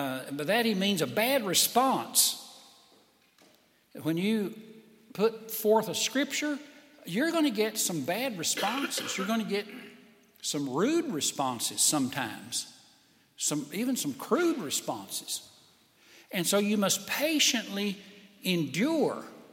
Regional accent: Tennessee, United States; Now, when I was raised in Tennessee, when somebody came to visit you, you turned the TV off.

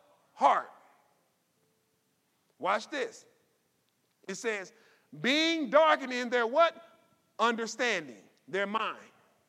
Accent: United States; me being an American, born in America, living in America my entire life

